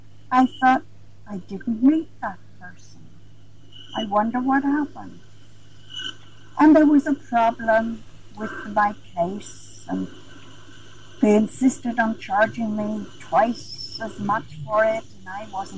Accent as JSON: {"language": "English", "country": "Ireland", "said": "Well, I'm Irish, as you know."}